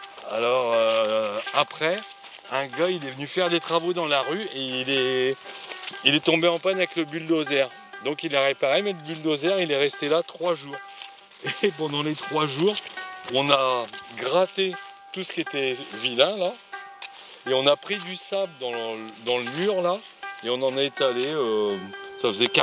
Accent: Clermont-Ferrand, Auvergne-Rhône-Alpes, France; Oui, moi je venais comme je suis né à Clermont. J'ai toujours vécu à Clermont. Je venais jouer là, ouais, à 12 ans, je venais là.

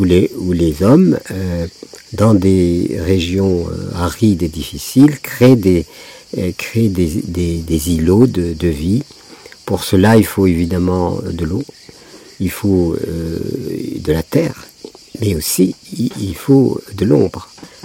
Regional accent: Algeria; born there; 1938, et à ce moment-là, à ma naissance, il y avait... notre pays, sud de l'Algérie, etc., était colonie française.

